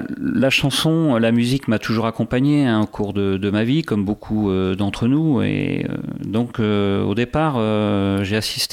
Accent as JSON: {"language": "French", "town": "Tonnay-Charente", "region": "Nouvelle-Aquitaine", "country": "France", "tie": "born or raised there", "lives_now": "Saintes, France", "said": "donc je suis originaire d'une famille rochefortaise modeste. Je suis de souche saintongeaise. Donc je réside sur Sainte, effectivement, et donc j'ai grandi surtout à Tenay-Charente, une ville à laquelle je suis resté véritablement attaché."}